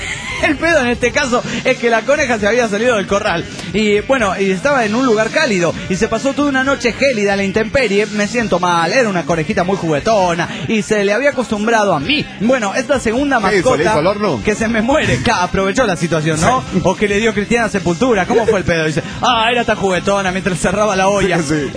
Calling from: Juliaca, Puno, Peru; de Juliaca, Perú.

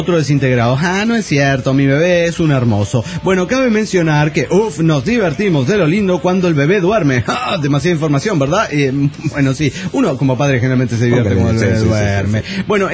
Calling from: San Luis Potosí, Mexico; de San Luis Potosí.

